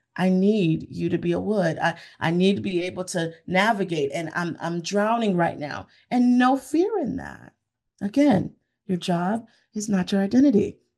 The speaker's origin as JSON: {"language": "English", "region": "Florida", "country": "United States", "tie": "born or raised there", "said": "I'm an island girl. I told you that earlier. And so I think about, growing up in South Florida"}